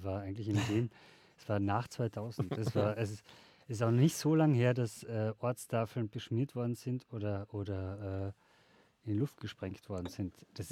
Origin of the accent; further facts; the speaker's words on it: Carinthia, Austria; Entschuldigung, ich bin Kärntner. Ich spreche Deutsch